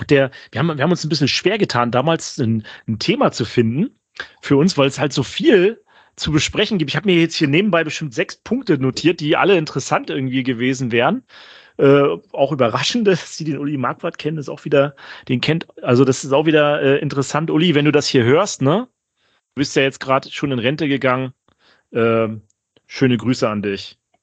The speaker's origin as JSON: {"language": "German", "region": "Northern Germany", "country": "Germany", "said": "Weil wir sind ja Norddeutsche, also Daniel und ich"}